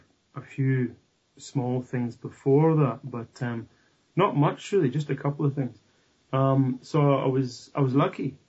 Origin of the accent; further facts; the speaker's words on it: Scotland, United Kingdom; You know, I'm okay, Scottish or British. As long as they don't say I'm English, I don't mind.